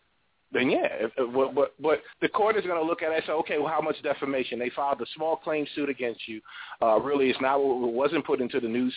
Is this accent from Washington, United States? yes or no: no; New York, United States; They got deeper pockets in New York. I'm from New York.